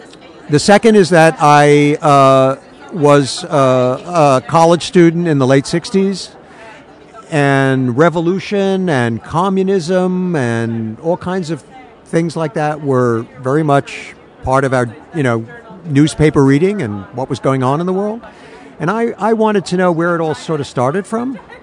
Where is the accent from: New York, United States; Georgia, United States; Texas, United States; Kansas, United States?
New York, United States; It's my hometown.